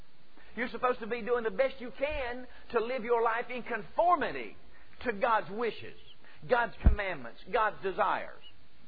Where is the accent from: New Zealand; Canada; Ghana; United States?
United States; the South; born there; I was born in the South. It's a gene thing down here.